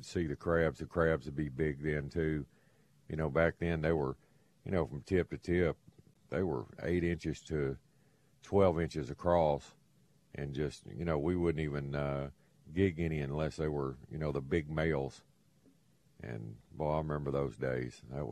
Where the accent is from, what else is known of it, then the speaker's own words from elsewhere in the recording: Dallas, Texas, United States; I was just heard lingo from growing up in Dallas up there.